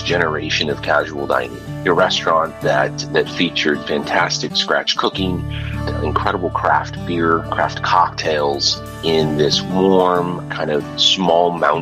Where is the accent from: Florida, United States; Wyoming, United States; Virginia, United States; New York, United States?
Wyoming, United States; Jackson Hole; now in Southern California, United States; We spent a lot of time growing up in Jackson Hole, Wyoming, and so I wanted to bring a little taste of Jackson Hole to everybody down here in Southern California.